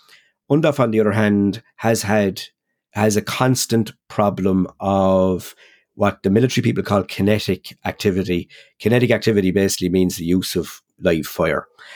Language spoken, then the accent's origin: English; Ireland; it's all about using those friendly skills that we all possess as Irish people, that kind of innate soundness